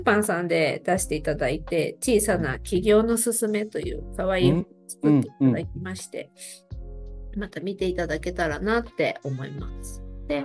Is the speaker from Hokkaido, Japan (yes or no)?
yes; Asahikawa, Hokkaido, Japan; now in Iida, Japan; 長野県飯田市に住んでおりますが、出身は北海道旭川市です。なので、はい、雪には強いし寒さにも強いんですけど、やっぱり違う土地へお嫁に来て、もう25年6年くらい経つんです